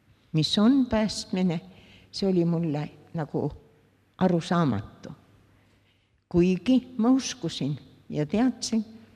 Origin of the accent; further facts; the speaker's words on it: Tallinn, Harju County, Estonia; born there; Vanustan palju, 84. Sündinud olen Tallinnas.